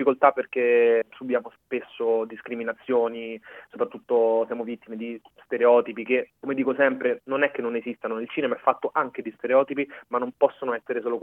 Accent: Rome, Lazio, Italy; io sono nato e cresciuto a Roma da genitori immigrati africani. Mio padre dal Senegal, mia madre dall'Etiopia, sono venuti negli anni 90 qui in Italia, però appunto sono nato e cresciuto

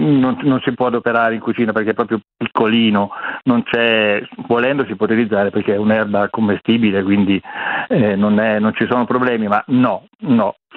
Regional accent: Tuscany, Italy; Ad esempio nella provincia di Arezzo, anzi ad Arezzo, che è il mio capoluogo di provincia, lo chiamano il minuto

